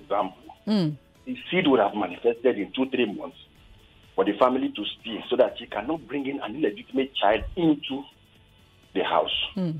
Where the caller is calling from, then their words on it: Ikorodu, Lagos, Nigeria; I'm calling from Ikorodu.